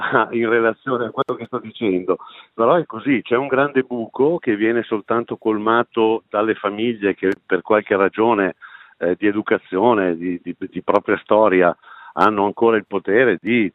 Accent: Milan, Lombardy, Italy; le canzoni della tradizione anche dialettale, nel mio caso, visto che vengo da Milano.

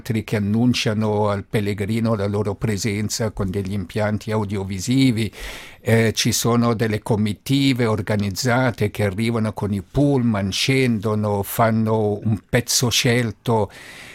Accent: Lugano, Ticino, Switzerland; dicendo che io sono di Lugano

